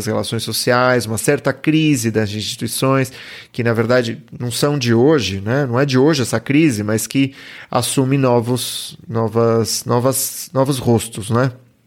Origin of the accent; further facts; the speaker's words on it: Brazil; eu sou brasileiro